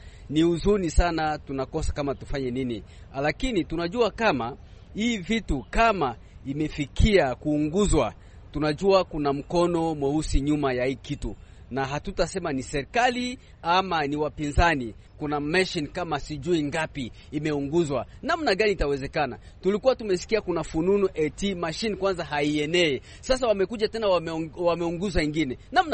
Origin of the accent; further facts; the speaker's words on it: DR Congo; Kama mkongomani ni kitu ya huzuni sana.